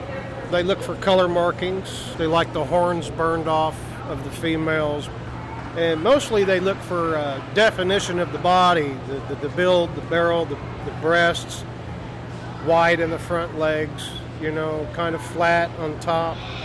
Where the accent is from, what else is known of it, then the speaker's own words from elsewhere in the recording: Flower Mound, Texas, United States; I'm 48. I'm from Flower Mound, Texas.